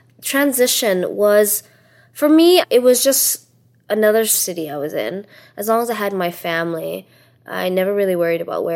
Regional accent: San Francisco, California, United States; also born or lived in Vietnam; now in Houston, United States; I was born in Vietnam. Then we trekked over to the Bay Area, San Francisco. We came over in 1995 as Vietnamese refugees.

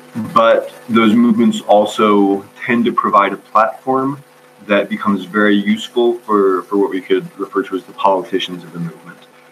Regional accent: United States; I mean, I grew up white in the United States.

